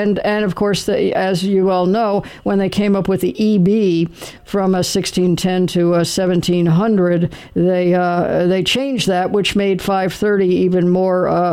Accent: Los Angeles, California, United States; I'm originally from Los Angeles

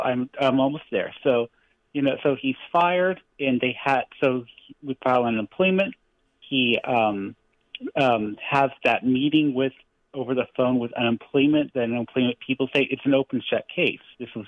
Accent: the South, United States; I hate saying it because, you know, I'm from the South

